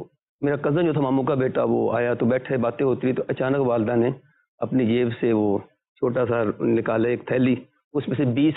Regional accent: Okara, Punjab, Pakistan; born there; جی میری پیدائش تو اکاڑا کی ہے

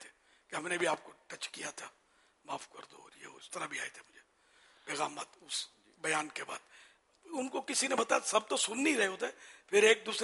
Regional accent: Pakistan; میں پاکستانی ہوں الحمدللہ, اور ویسے ساری دنیا میں ہم لوگ کام کرتے ہیں

